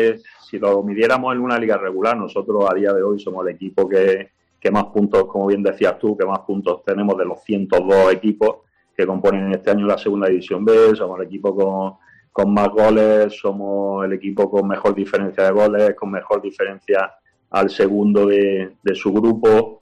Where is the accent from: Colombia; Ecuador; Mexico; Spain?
Spain; Almería, Andalusia; moved away; y al poco tiempo ya salí de Almería, y bueno, al final somos muchos los que estamos fuera